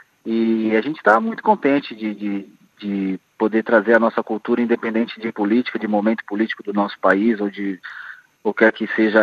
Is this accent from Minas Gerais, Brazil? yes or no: no; São Paulo, Brazil; somos de São Paulo, representantes da música de São Paulo